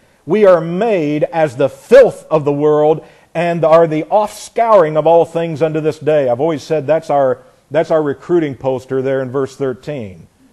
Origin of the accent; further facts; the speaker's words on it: Indiana, United States; I came from Indiana, and the biggest thing in Indiana you might think was basketball, but it was the Indianapolis 500